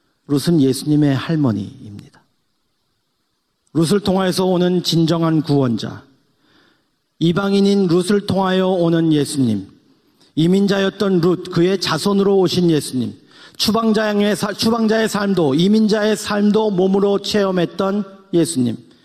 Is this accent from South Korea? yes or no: yes; South Korea; 우리는 의지의 한국인입니다. 못하는 게 없는 의지의 한국인입니다.